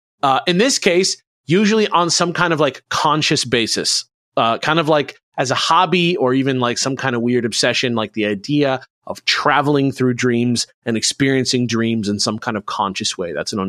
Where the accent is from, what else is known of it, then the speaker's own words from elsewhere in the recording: California, United States; I'm from California, so I really know.